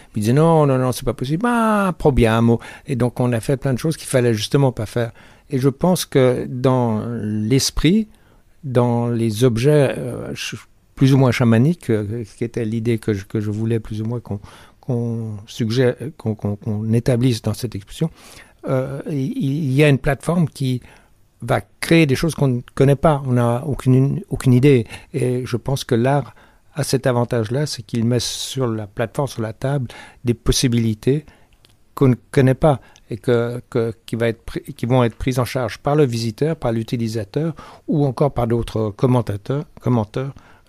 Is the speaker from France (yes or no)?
no; Geneva, Switzerland; comme je suis de Genève et que j'ai vécu toute ma vie ici